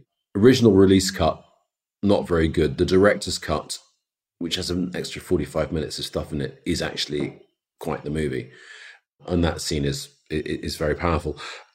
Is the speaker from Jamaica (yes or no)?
yes; Jamaica; I mean, in Jamaica, I'm half Jamaican, my mother's from Montego Bay.